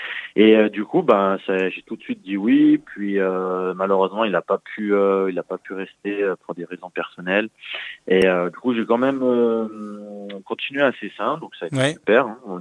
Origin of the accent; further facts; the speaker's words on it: Sassenage, Auvergne-Rhône-Alpes, France; Donc, moi, j'ai grandi à Sassenage, hein, j'ai grandi au complexe Vieux-Melchior.